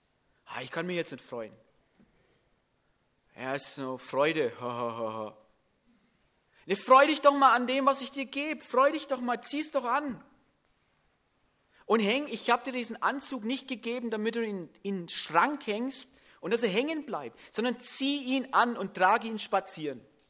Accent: Bavaria, Germany; Man merkt auch, man muss als Franke erstmal gern Klöße, ne?

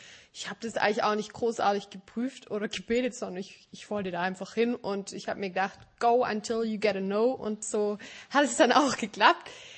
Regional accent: Germany; Leute, ich komme aus Deutschland

